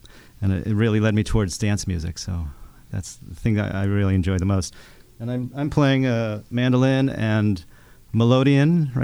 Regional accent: Boston, Massachusetts, United States; I'm originally from Boston, and didn't really grow up.

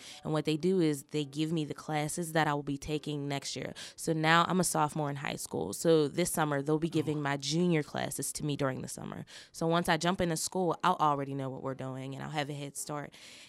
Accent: East Liberty, Pennsylvania, United States; I've grown up in East Liberty. Like, I transfer a little bit through places, but primarily in East Liberty.

